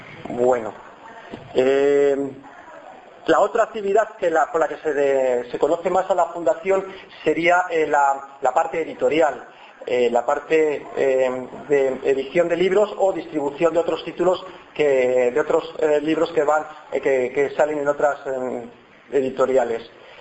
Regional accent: Madrid, Community of Madrid, Spain; yo soy el único madrileño ahora mismo.

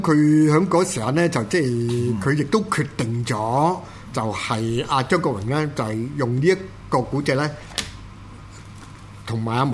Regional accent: Hong Kong; 所以2003年咧，對於我哋香港人嚟講咧

